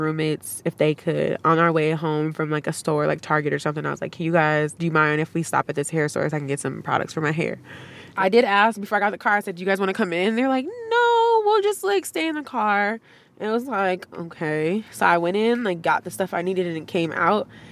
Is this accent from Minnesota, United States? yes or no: yes; Saint Paul, Minnesota, United States; Talking with him, I found out that he was from the same place as me, so I grew up in Frogtown.